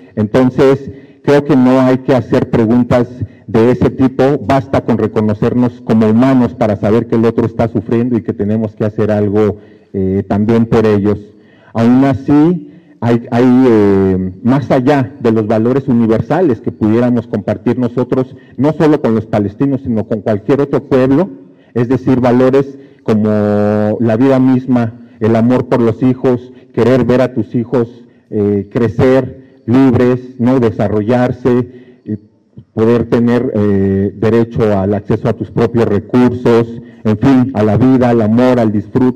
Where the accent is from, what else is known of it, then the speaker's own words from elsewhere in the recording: Mexico; Ustedes lo saben, nosotros como mexicanos perdimos casi la mitad de nuestro territorio